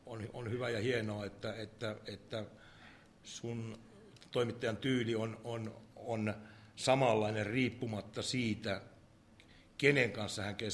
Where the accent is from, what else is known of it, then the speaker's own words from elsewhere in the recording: Eastern Finland, Finland; mä oon Itä-Suomesta kotosin, mutta kyllä mä aika pieni poika taisi olla silloin, kun Veikko Vennamo ja Eino Poutiainen ensimmäisiä kertoja tuli valtaan.